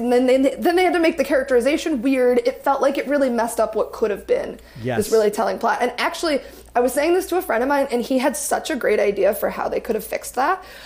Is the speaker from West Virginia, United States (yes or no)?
no; Chicago, Illinois, United States; I'm from Chicago. I still have the Chicago flag and skyline on me